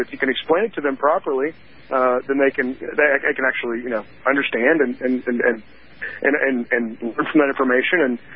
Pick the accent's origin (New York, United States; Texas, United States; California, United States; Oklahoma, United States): Texas, United States; Houston; born or raised there